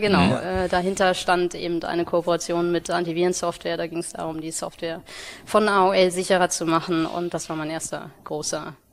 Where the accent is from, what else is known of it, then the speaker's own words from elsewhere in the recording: North Rhine-Westphalia, Germany; born there; now in Hamburg, Germany; bin gebürtig aus dem Ruhrgebiet, als Sohn.